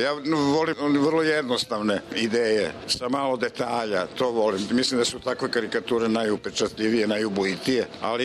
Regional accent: Čačak, Šumadija and Western Serbia, Serbia; pošto sam ja Čačanin, rođen sam u Čačkoj

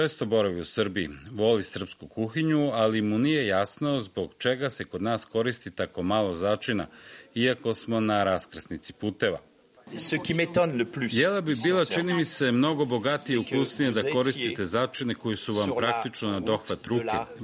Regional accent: France; Ja sam Francuz, a mi volimo umerenost.

